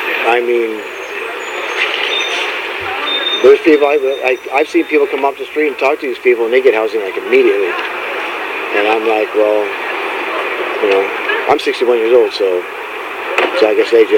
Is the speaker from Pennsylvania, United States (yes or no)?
no; Bonny Doon, California, United States; I'm from here. I was born here. I grew up in Bonny Doon